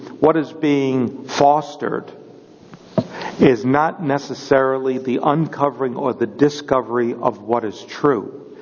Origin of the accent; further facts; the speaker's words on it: New York, United States; And I'm from New York. I understand him. I understand where that comes from.